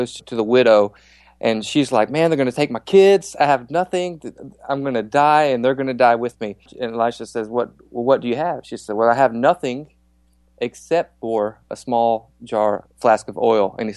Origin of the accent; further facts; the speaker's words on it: Asheville, North Carolina, United States; I grew up in Asheville, North Carolina. I gave my life to Jesus when I was 15 years old.